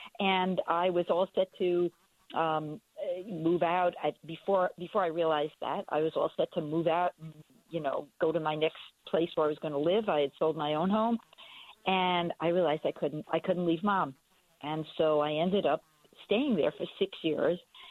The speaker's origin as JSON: {"language": "English", "region": "New York", "country": "United States", "said": "It's the only way I know how to say it, which is, I'm from Long Island."}